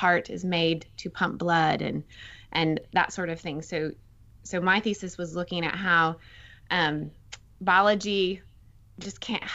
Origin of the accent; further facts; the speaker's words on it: Oregon, United States; I grew up in Oregon where nature was gorgeous and I was always running in the woods, also brought up in a Christian family.